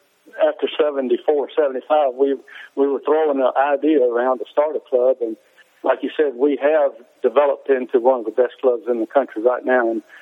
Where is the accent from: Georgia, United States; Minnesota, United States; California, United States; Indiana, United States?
Georgia, United States; Thomaston; I was from Thomaston, Georgia.